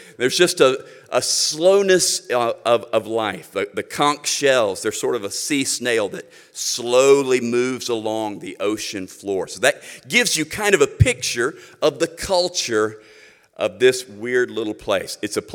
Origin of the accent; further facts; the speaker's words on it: Florida, United States; Way down at the very tip of my home state is a quirky little island called Key West.